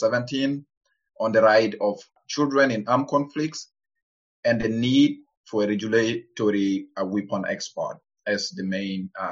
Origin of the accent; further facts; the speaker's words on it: Gulu, Northern Region, Uganda; English is a second language; now in Cologne, Germany; I come from northern Uganda. I am living in Germany now. I live in Cologne. I was born and raised in Gulu in northern Uganda. You know, I was born in the middle of a war.